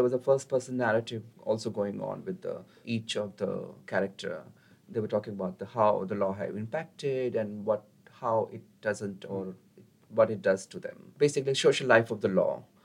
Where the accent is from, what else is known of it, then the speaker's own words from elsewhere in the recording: Delhi, India; English is a second language; we both born and brought up in Delhi. I was living there in Delhi.